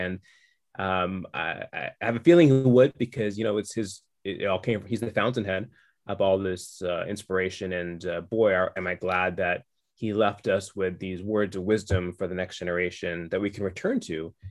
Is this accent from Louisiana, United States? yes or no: no; Atlanta, Georgia, United States; also want to say I'm from Atlanta. I'm in Atlanta right now.